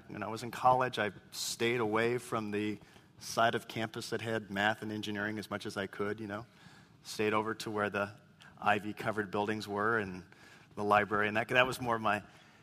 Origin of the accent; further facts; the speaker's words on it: Whittier, California, United States; born there; my bedroom in the house I was born in Whittier, you know.